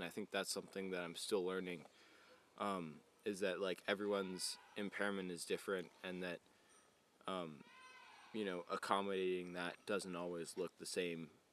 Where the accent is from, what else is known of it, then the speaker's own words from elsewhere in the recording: Meadow Vista, California, United States; I'm from Meadow Vista, California, and I've been coming to camp since 2012.